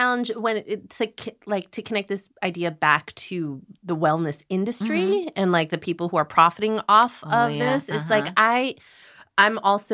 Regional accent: Illinois, United States; Oh, I grew up in Illinois.

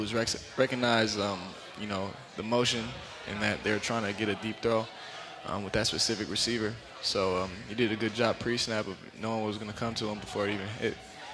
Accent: Miami, Florida, United States; also born or lived in Los Angeles / Phoenix; now in Portland, United States; I got to watch a pretty good chunk of his career growing up in Miami and Los Angeles. And Phoenix as well. But it wasn't until we moved back to Portland

